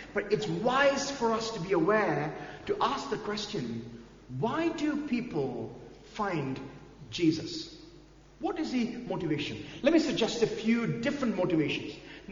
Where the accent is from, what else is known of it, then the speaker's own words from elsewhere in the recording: India; first language Malayalam; English is a second language; I prayed in my mother tongue, in Malayalam